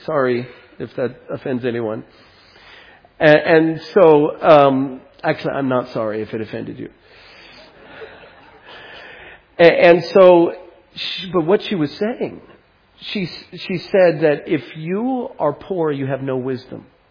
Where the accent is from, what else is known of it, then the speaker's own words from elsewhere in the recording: St. Louis, Missouri, United States; And in fact, Mike, when I moved to Maine, I'm from St. Louis, Missouri.